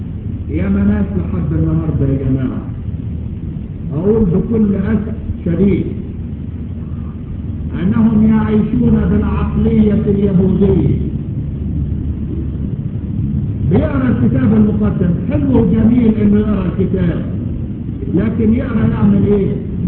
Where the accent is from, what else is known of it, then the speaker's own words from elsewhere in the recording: Egypt; قال لي انت منين؟ قلت له انا من مصر.